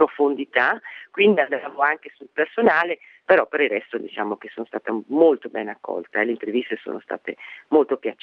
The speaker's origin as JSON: {"language": "Italian", "country": "Belgium", "tie": "born or raised there", "said": "io sono nata e cresciuta in Belgio"}